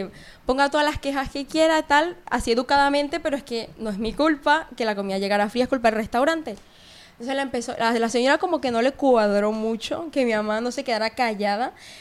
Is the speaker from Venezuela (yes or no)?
yes; Venezuela; now in Spain; yo soy venezolana